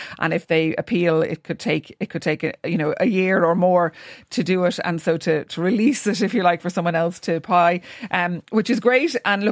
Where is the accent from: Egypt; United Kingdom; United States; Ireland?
Ireland; Waterford, Munster; I haven't been, even though I grew up in Waterford, and I will be visiting, definitely.